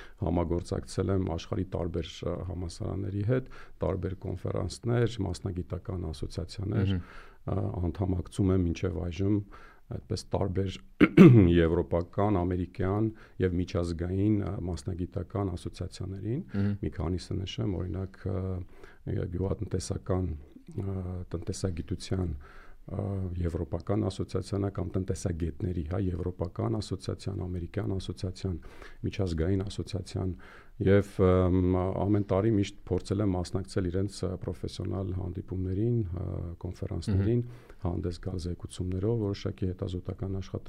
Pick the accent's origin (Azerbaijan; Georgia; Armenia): Armenia; Maralik, Shirak; born there; Շատ լավ, ծնվել եմ Հայաստանում, Շիրակի մարզի Մարալիկ քաղաքում